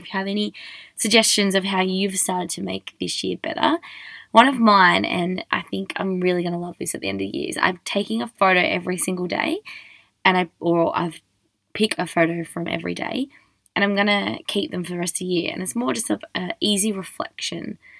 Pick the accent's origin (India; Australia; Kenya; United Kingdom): Australia